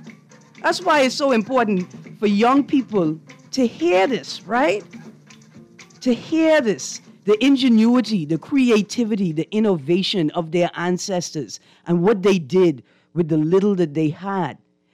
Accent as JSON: {"language": "English", "town": "Fresh Creek", "region": "Central Andros", "country": "Bahamas", "said": "I'm from Fresh Creek"}